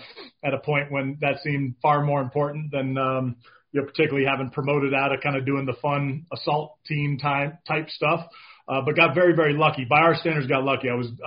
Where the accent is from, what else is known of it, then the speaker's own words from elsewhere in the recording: California, United States; Yeah, I grew up in the Bay Area, California, before it was absolutely Looney Tunes with tech and money and all that good stuff.